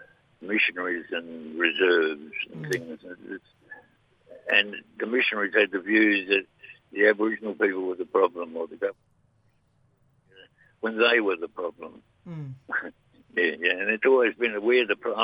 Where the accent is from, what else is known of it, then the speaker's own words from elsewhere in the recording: England, United Kingdom; now in Australia; I'm English. I've been here 60 years. I've been in the Murray mob 40 years.